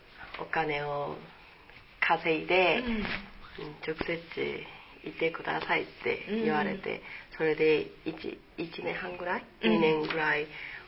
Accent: Busan, South Gyeongsang, South Korea; Japanese is a second language; now in Japan; 韓国の釜山。

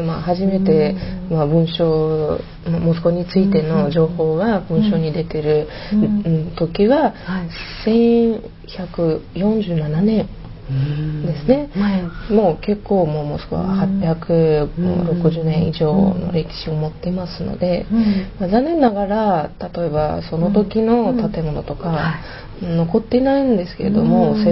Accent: Moscow, Russia; Japanese is a second language; お国はロシアですけれども

